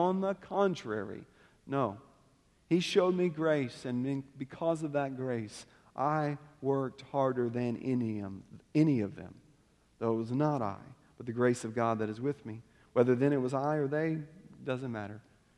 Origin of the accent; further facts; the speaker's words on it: United States; We don't set the pace because we're American and that's what we do.